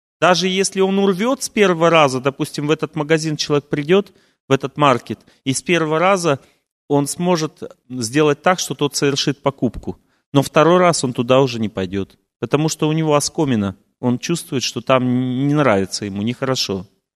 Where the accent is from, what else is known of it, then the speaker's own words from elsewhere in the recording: Russia; now in United States; я думал, я из России уехал. Я говорю, я в Америке